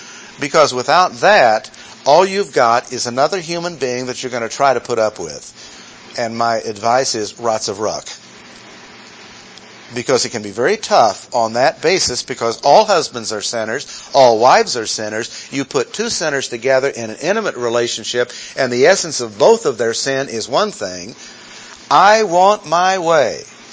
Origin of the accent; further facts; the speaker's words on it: Missouri, United States; Wow, not only Missouri, you're from my town.